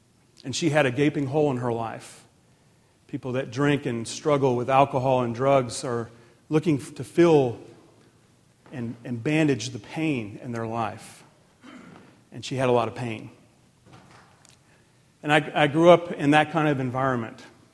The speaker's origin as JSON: {"language": "English", "town": "Washington", "region": "District of Columbia", "country": "United States", "tie": "born there", "said": "I was born in Washington, D.C. I was, I'm 45 years old."}